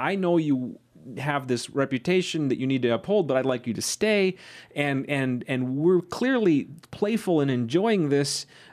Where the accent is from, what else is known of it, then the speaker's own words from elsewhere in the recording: Midwest, United States; like growing up in the Midwest, like I totally got